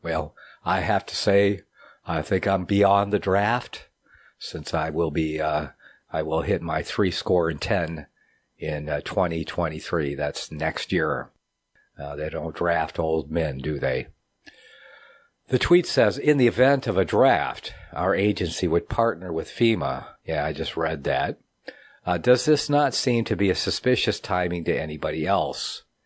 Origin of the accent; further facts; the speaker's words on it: United States; And I am an American. I was born on the land.